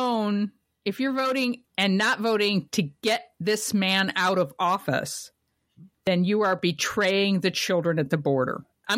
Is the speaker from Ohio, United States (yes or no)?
yes; Kent, Ohio, United States; also born or lived in Ravenna, United States; I was born in Ravenna and raised in Kent. So Akron, Canton area, Portage County is where I was born and bred.